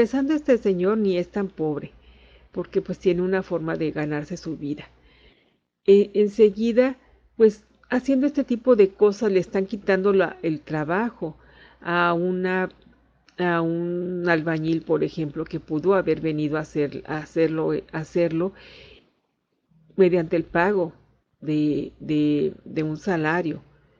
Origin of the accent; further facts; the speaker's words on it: Mexico; Y nosotros como mexicanos, pues estamos mucho mejor que otros países